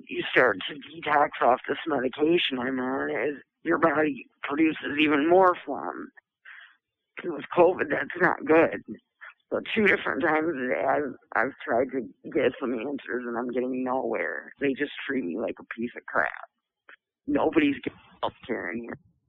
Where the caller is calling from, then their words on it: Michigan, United States; I'm calling from Women's Huron Valley.